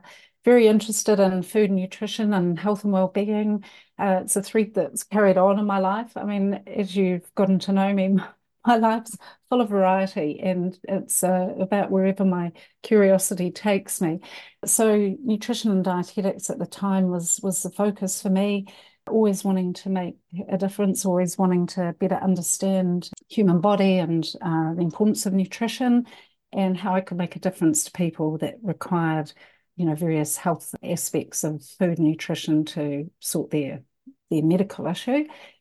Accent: Christchurch, Canterbury, New Zealand; also born or lived in Palmerston North; Oh, actually, I grew up in Christchurch and went to Otago University, married my dentist and ended up in Palmerston North for a large number of years. And around the earthquakes, I moved back to Christchurch

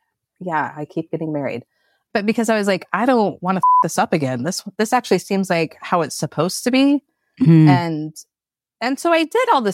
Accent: Portland, Oregon, United States; So I grew up in Portland, Oregon, and my German grandpa had 40 acres off the Oregon coast that we would go to every weekend as a kid

